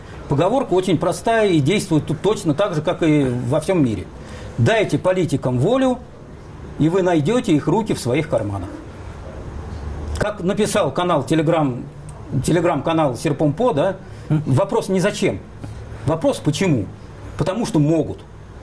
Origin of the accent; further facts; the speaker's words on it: Russia; я россиянин.